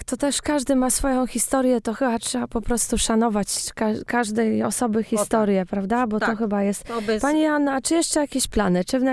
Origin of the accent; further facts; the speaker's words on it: Morąg, Warmian-Masurian Voivodeship, Poland; Ja pochodzę z Moronga, tam też była synagoga.